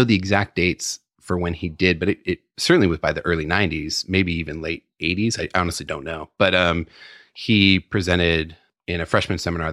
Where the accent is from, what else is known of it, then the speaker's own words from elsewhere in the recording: San Francisco, California, United States; also born or lived in Petaluma; I grew up in San Francisco and then moved up to Petaluma when I was, 10, 11, something like that.